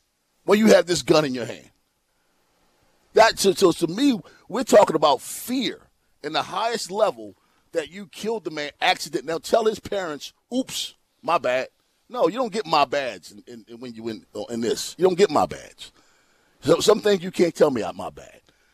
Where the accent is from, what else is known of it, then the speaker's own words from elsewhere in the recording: Baltimore, Maryland, United States; I grew up in West Baltimore, then went to Edmonds, Urban and Bel Air.